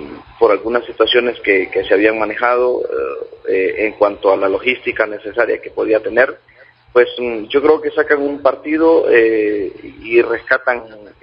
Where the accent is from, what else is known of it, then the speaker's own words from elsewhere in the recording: Honduras; nos sentimos como hondureños muy contentos